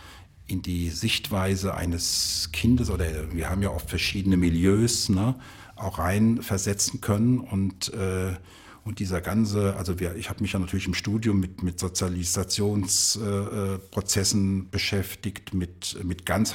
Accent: Mainz, Rhineland-Palatinate, Germany; da hört er ja auch ein bisschen auch meinen Dialekt raus. Ich komme ja aus dieser Gegend hier, eigentlich aus Mainz, ist nicht so weit von hier. Aber diese SCH-Laute und so weiter, die sind ja typisch auch für die Gegend hier.

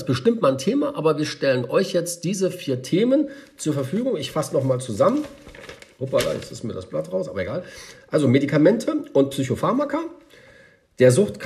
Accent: Germany; ich bin ja hier in Deutschland groß geworden.

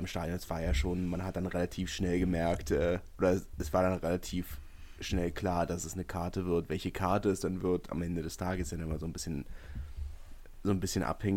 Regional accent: Berlin, Germany; als Berliner führt man natürlich mit den Berlinern nochmal ein bisschen mehr mit als anders. Ja. Da kommt immer Lokalpatriot in mir durch. Komme ja auch aus einer sehr ähnlichen Ecke

